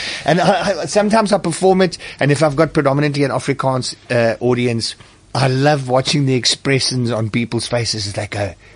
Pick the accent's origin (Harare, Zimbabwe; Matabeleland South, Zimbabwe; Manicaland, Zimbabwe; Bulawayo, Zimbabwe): Bulawayo, Zimbabwe; born there; her dad had told her that I was born in Bulawayo in Zimbabwe, as she was.